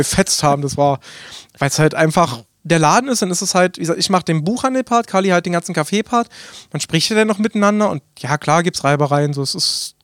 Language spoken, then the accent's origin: German; Burg, Saxony-Anhalt, Germany; Nee, ich komme aus Burg, also 20 Kilometer entfernt.